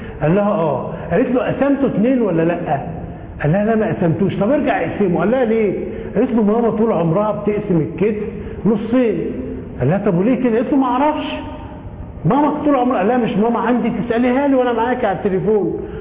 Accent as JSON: {"language": "Arabic", "country": "Egypt", "said": "احنا عندنا في مصر"}